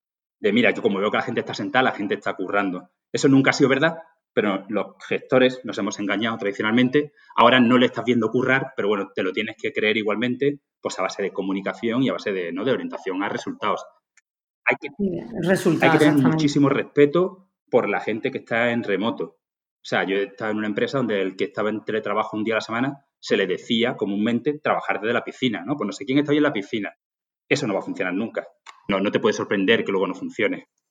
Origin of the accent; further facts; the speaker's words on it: Málaga, Andalusia, Spain; Me ponían gente de alrededor de mi pueblo, yo soy de Málaga. Yo estaba en Madrid